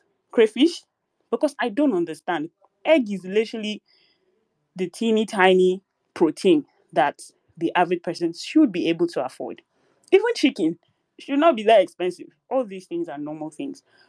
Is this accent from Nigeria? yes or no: yes; Nigeria; I am a Nigerian, I am a citizen of this country.